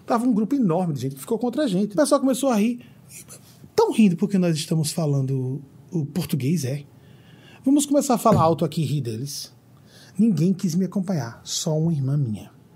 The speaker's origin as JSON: {"language": "Portuguese", "region": "Northeast Region", "country": "Brazil", "said": "Como nós nordestinos. Ah, faça um dia, um tia. Té, ponto. Na minha região se fala assim."}